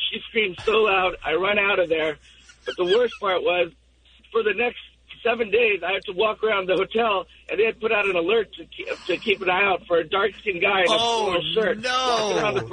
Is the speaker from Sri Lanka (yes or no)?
yes; Sri Lanka; I'm from Sri Lanka, right? So I've got naturally brown skin.